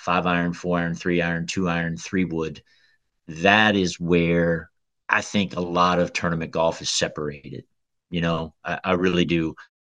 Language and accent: English; Louisiana, United States; now in Kentucky; because of the way that I grew up in Louisiana, dead flat, didn't have to worry about that a lot.